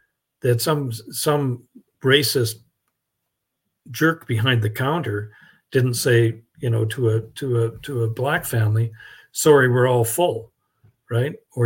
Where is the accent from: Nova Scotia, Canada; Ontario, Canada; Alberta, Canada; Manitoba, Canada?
Alberta, Canada; Edmonton; when I was a little boy growing up in Edmonton